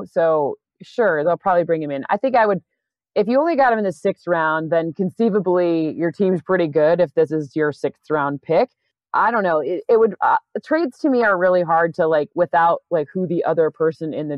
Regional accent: East Lansing, Michigan, United States; You are completely right. I'm from East Lansing, Michigan.

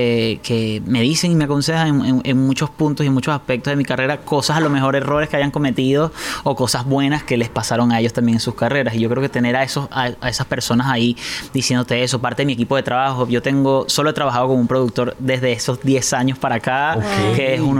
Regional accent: Barinas, Venezuela; yo soy de Barinas, soy de los llanos de Venezuela

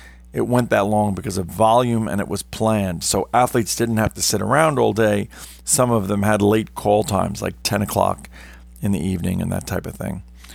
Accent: New York City, New York, United States; I come from New York City metro area.

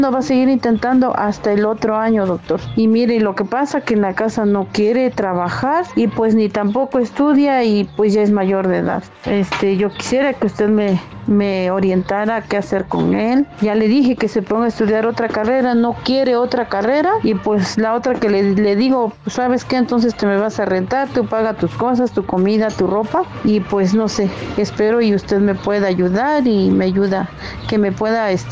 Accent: Tlaxiaco, Oaxaca, Mexico; Disculpe, yo soy de Tlaxiaco, Oaxaca.

